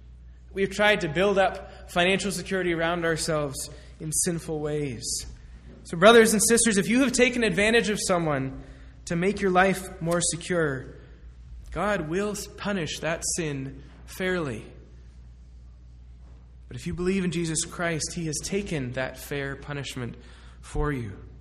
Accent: Massachusetts, United States; reminds me of a large reservoir near where I grew up in Massachusetts.

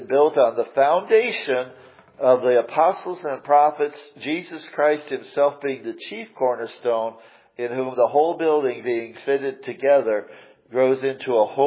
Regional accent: Chicago, Illinois, United States; born there; I was born in Chicago physically, but spiritually I was born again in Zion.

